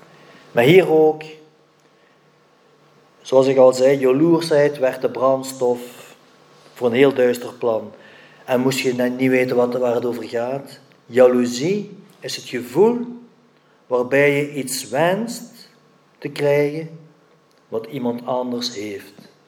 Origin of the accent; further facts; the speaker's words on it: Belgium; ik kom van België, maar ik denk in Nederland zou het niet anders zijn